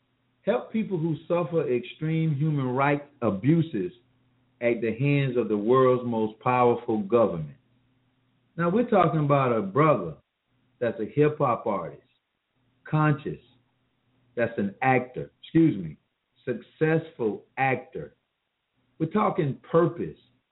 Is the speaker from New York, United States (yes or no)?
no; Columbia, South Carolina, United States; I do have a relationship with that city. That is my hometown, born and raised. Proud of it.